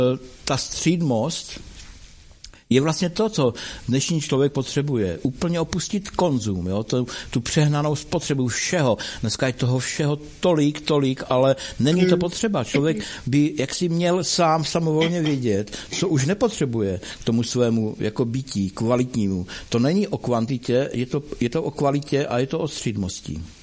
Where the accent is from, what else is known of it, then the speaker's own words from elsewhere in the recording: Moravia, Czechia; to se říká tak u nás na Moravě